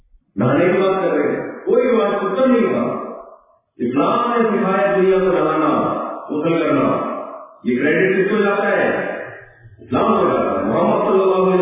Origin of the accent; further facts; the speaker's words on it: Karachi, Sindh, Pakistan; میں کراچی کا ہوں میرا دل جل جائے